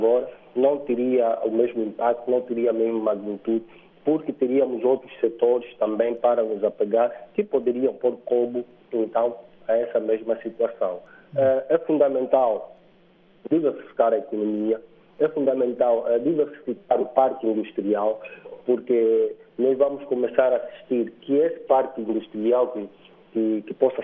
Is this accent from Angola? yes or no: yes; Angola; mesmo sendo angolano